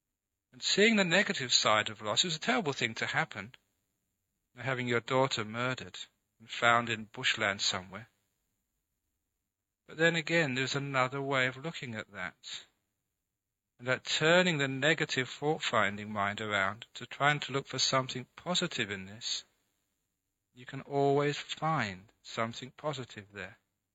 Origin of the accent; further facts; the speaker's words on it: London, United Kingdom; A young man growing up in London, I'd gone to many concerts